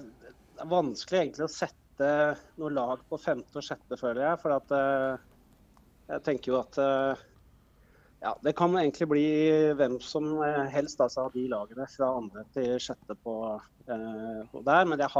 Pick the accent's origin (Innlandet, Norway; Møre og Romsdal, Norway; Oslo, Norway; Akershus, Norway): Akershus, Norway; Asker; Jeg er jo fra Asker, selvfølgelig.